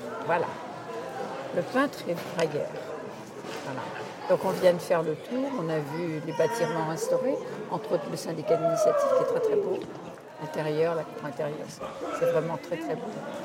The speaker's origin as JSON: {"language": "French", "region": "Centre-Val de Loire", "country": "France", "said": "On n'a pas l'habitude de voir des halles comme ça chez nous en Touraine."}